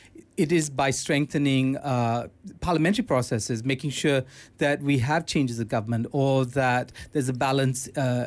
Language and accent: English; Johor, Malaysia; risking the charge of Derhaka, because I'm from Johor